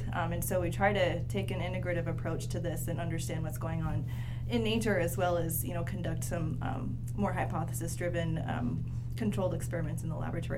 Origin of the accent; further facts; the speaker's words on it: Delaware, United States; ended up at the University of Delaware, because I grew up in Delaware.